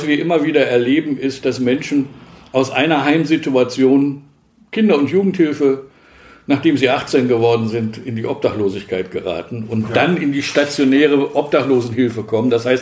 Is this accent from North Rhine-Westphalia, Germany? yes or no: yes; Moers, North Rhine-Westphalia, Germany; Ich selbst als kleines Kind in Moers am Niederrhein aufgewachsen